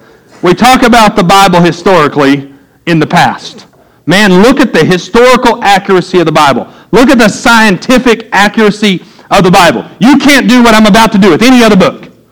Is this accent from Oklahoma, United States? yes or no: yes; Shawnee, Oklahoma, United States; born there; I was born in Shawnee, Oklahoma. I know all of you, if you could have chose, you would have been born in Oklahoma too.